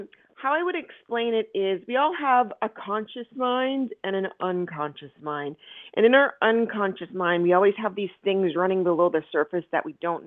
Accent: Ontario, Canada; I'm from Canada, so I was living in the Greater Toronto area.

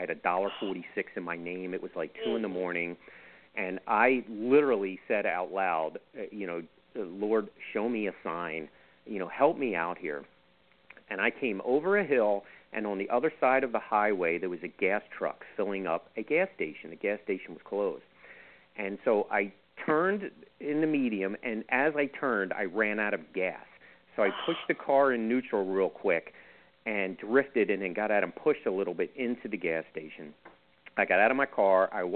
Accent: Kearney, United States; I drew an aerial map of our neighborhood that I grew up in Kearney

